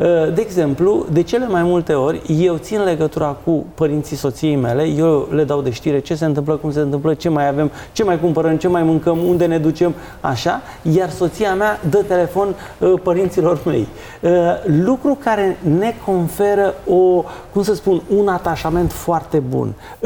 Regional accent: Oltenia, Romania; eu sunt oltean, m-am căsătorit cu o prahoveancă

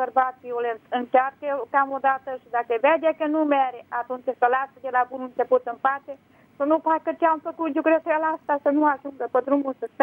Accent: Baia Mare, Maramureș County, Romania; Sunt din Baia Mare, doamnă

